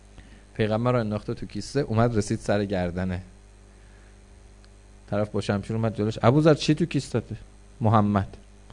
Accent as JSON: {"language": "Persian", "town": "Tehran", "region": "Tehran Province", "country": "Iran", "tie": "born or raised there", "said": "من بچه تهرانم، ممکنه وقتی تو راه مشهد از دنیا برم"}